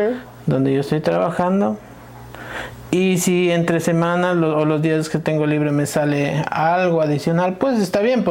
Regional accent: Riobamba, Chimborazo, Ecuador; De una ciudad que se llama Riobamba.

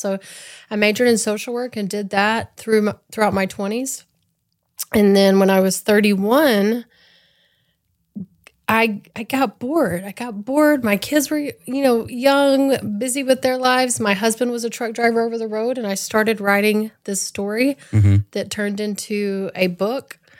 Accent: Texas, United States; I'm from East Texas, Northeast Texas, grew up, born and raised in Hopkins County.

